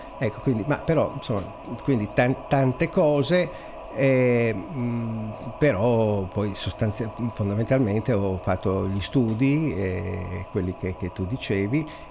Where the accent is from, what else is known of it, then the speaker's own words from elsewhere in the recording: Nuoro, Sardinia, Italy; born there; essendo io ormai prossimo ad arrivare, sono da Milano tornati a Nuoro per pochi giorni e mi hanno così dato i natali a Nuoro